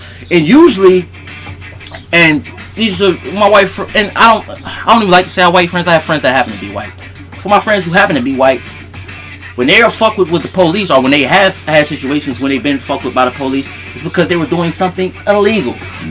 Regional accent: Massachusetts, United States; I grew up in Massachusetts, you know, a small town.

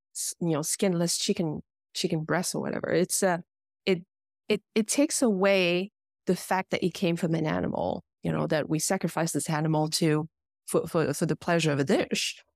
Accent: France; now in United States; I think living in the US, you know, I grew up in France where that's, I guess, is slightly different.

